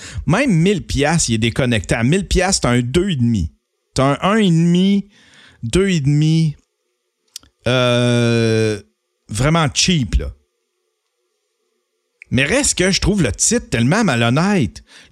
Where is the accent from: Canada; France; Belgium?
Canada; Ça a été le pire président, selon moi, en tant que Canadien, là.